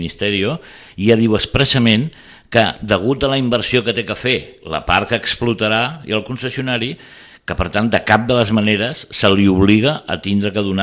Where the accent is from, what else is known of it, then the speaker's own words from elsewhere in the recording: Barcelona, Catalonia, Spain; Però aviam, jo no sóc sitgetà, jo sóc de Barcelona, però conec Sitges des de fa molts anys